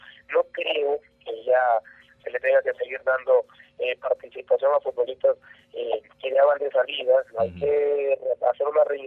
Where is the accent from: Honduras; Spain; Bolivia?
Honduras; que como hondureño te digo que así